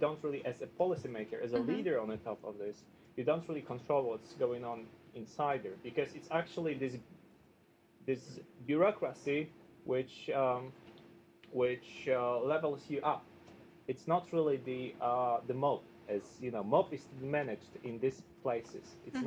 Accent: Poland; English is a second language; I come from Poland. That's one of the most corrupted European Union member states.

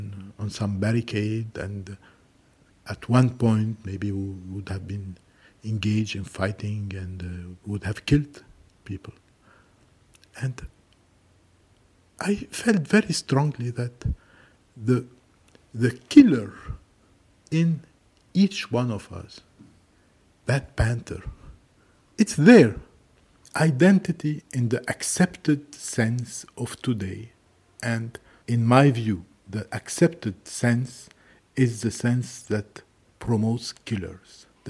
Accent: Lebanon; moved away; I come from Lebanon, which means that I come from a society where there are people from different backgrounds, but in a society which has known very violent conflicts. I had to leave my country

